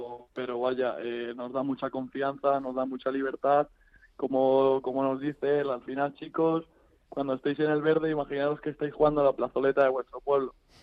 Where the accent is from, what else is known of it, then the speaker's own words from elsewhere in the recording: Sonseca, Castilla-La Mancha, Spain; Bueno, yo he tenido la suerte de criarme con los goles